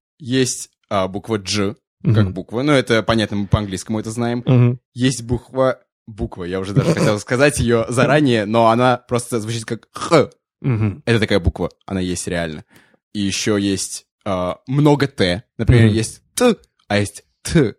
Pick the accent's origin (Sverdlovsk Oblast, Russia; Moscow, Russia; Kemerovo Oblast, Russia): Moscow, Russia; Я родился в Москве. И вырос тоже в Москве. И в Грузию я приезжал обычно каждое лето.